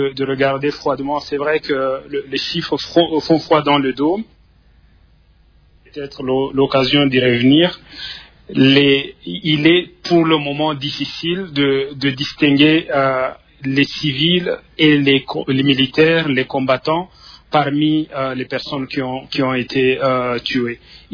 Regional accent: Goma, North Kivu, DR Congo; Je suis moi-même de Goma et on en a vu des choses.

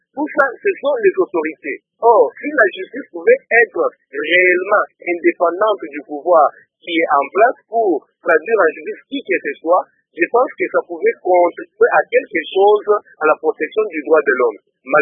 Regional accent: Mbuji-Mayi, Kasaï-Oriental, DR Congo; ici au Congo et particulièrement ici chez nous en Mbujimayi

